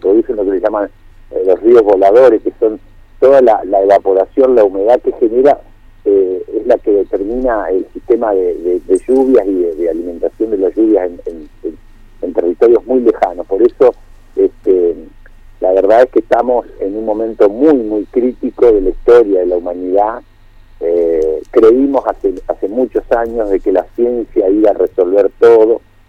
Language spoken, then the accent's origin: Spanish; Paraná, Entre Ríos, Argentina; nosotros como latinoamericanos, como argentinos, como entrerrianos y como paranaenses